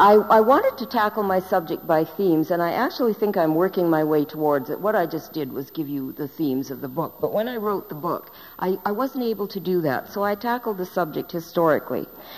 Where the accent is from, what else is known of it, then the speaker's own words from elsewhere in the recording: Saskatchewan, Canada; having been born and brought up in Saskatchewan, eh? What else could I do? Although where I live, in my corner of the province, is one of the most right-wing corners in the entire country.